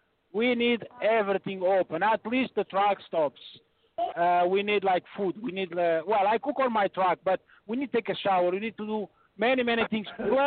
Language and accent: English; Canada; from Canada.